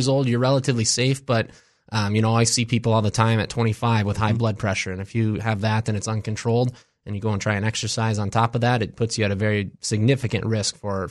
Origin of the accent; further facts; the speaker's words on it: Foley, Minnesota, United States; I grew up in Foley, Minnesota here.